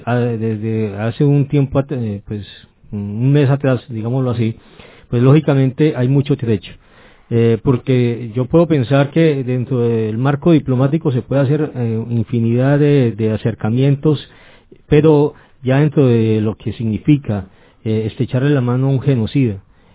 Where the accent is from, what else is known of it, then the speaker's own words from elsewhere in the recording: Colombia; realmente como colombiano lo siento como tan, tan cercano